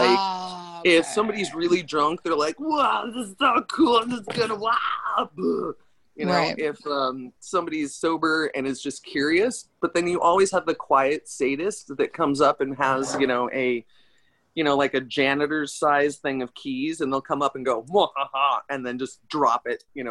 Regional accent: Las Vegas, Nevada, United States; oh, sorry, I'm from Vegas. This may take a minute.

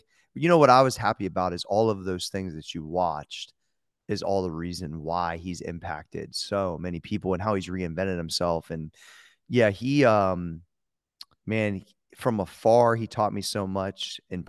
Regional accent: Ohio, United States; And also I grew up not very far from Pittsburgh. So I'm from Ohio, but it's the Ohio Valley.

